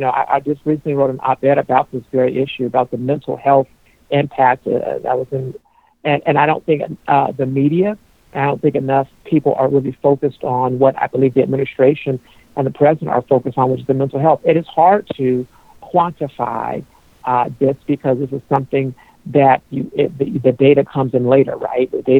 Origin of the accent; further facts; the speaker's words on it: Arizona, United States; I'm originally from Arizona out west